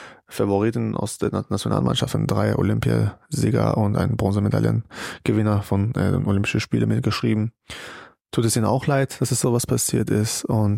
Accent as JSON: {"language": "German", "country": "Iran", "moved": "yes", "lives_now": "Germany", "said": "weil ich komme aus dem Kampf aus dem Iran, da habe ich gewonnen, dann komme ich hierher"}